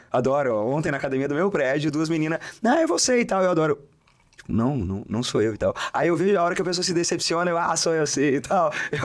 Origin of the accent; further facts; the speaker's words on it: Maringá, Paraná, Brazil; Sou de Maringá, no Paraná.